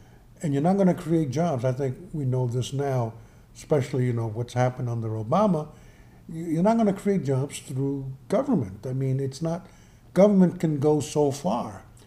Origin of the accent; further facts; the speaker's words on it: New York City, New York, United States; My parents were migrants from Cabo Rojo. I was born in New York. I grew up in the South Bronx, and before that in Spanish Harlem.